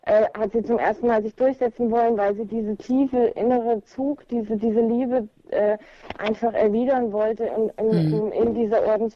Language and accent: German; Steinau an der Straße, Hesse, Germany; ich komme aus der Nähe von Steinau an der Straße. Das liegt ungefähr 30 Kilometer südlich von Fulda.